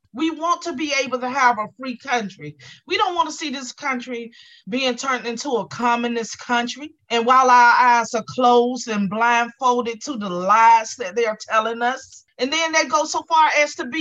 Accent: North Carolina, United States; I grew up in North Carolina where I experienced a lot of racism within the Black community

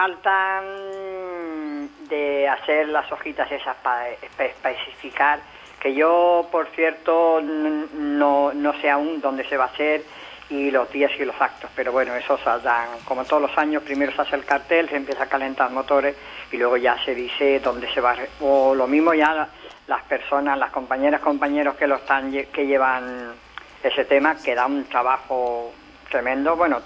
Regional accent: Santa Coloma de Gramenet, Catalonia, Spain; Yo, de Gramanet del Besós.

